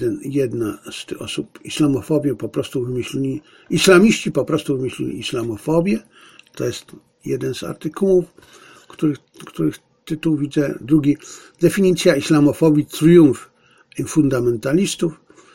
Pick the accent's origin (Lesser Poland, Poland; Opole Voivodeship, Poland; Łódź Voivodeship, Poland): Lesser Poland, Poland; Bielcza; pochodzę, jak Państwo wiecie, z Bielczy, koło Tarnowa w Galicji, po Mieczu.